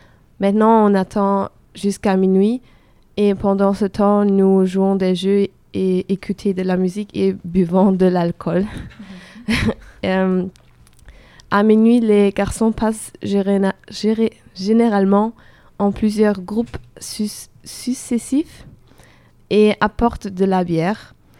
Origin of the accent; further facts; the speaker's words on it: Belgium; je viens de Belgique et j'habite dans une petite village